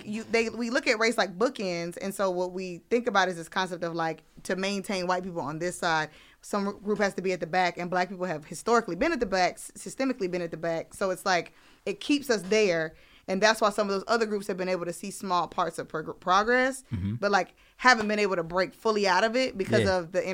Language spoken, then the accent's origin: English; Durham, North Carolina, United States; I'm not from East Durham, so. But I'm from Northern Durham, closer to the county.